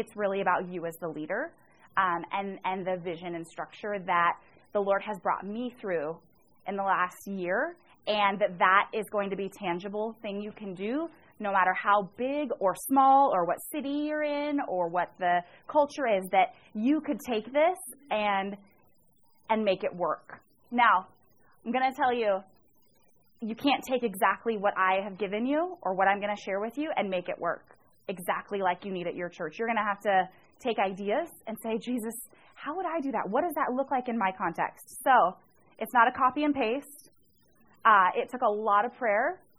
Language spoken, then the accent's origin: English; Olympia, Washington, United States; A little history on me is I grew up in Olympia, Washington, but like I said, unchurched.